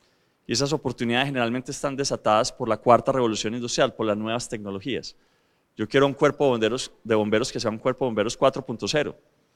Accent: Antioquia, Colombia; Quiero decirles a los ojos que yo, como antioqueño, también estoy orgulloso de ustedes

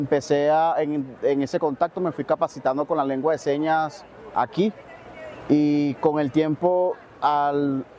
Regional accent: Venezuela; now in Colombia; soy venezolano y me remonta al 2018 cuando llegué acá a Colombia.

